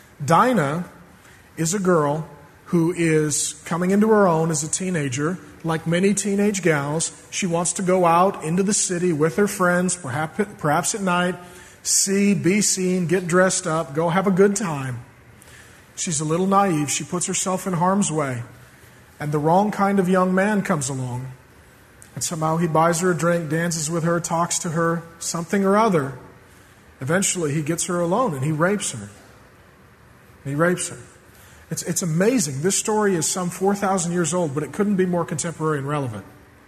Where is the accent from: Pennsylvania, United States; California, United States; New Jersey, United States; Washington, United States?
Washington, United States; SeaTac; I grew up in SeaTac. You can't be that naive. You don't go for walks at night in SeaTac